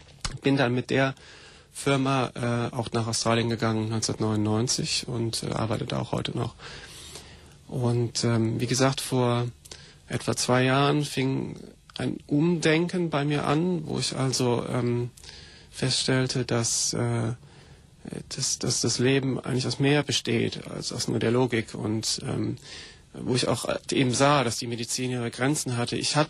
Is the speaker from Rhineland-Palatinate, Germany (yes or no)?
yes; Koblenz, Rhineland-Palatinate, Germany; Ja, ich komme aus Koblenz am Rhein und bin 1970 geboren. Und auch da aufgewachsen zum größten Teil, habe dann da Abitur gemacht in Koblenz